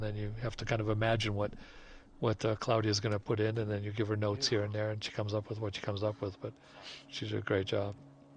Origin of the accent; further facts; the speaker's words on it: Canada; because I'm a Canadian, or was at one point